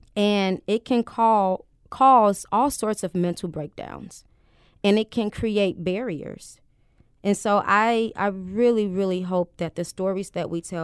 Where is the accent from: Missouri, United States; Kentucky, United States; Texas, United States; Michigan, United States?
Missouri, United States; St. Louis; I am born and raised in St. Louis. My mom always wanted us to have the best.